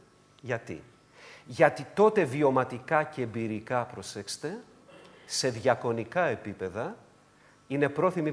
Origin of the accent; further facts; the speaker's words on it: Piraeus, Attica, Greece; Θα το πω πειραιώτικα, γιατί είμαι από τον Πειραιά.